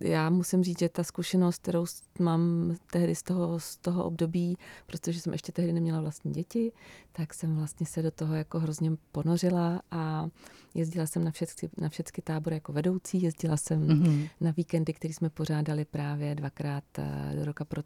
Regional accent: Brno, South Moravian Region, Czechia; já jsem z Brna, takže jsem začala hledat v Brně.

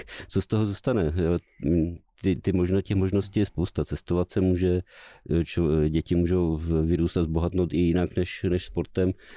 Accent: Ostrava, Moravian-Silesian Region, Czechia; já jsem z Ostravy

